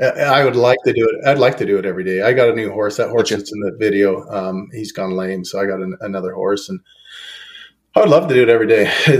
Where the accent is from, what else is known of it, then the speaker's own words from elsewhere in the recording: Memphis, Tennessee, United States; let me tell you, I come from Memphis, so it used to be good, but it's pretty poor these days.